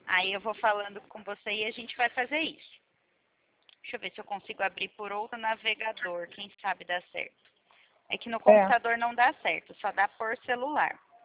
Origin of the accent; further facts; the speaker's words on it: São Paulo, Brazil; eu sou de São Paulo.